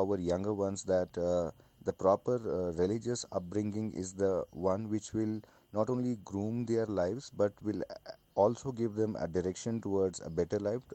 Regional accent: Srinagar, Jammu and Kashmir, India; I'm from Srinagar, Kashmir.

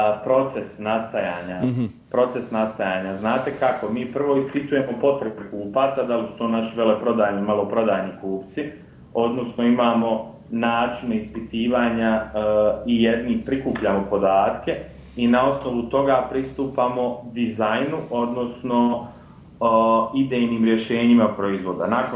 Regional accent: Split-Dalmatia County, Croatia; to djetinjstvo koje sam uveo na Braču, u jednom vrlo malom bitovom mjestu

